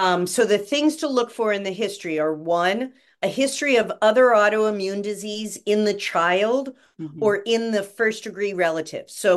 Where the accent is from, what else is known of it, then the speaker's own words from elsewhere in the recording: West Virginia, United States; And I grew up in West Virginia where we did send the canaries into the coal mines.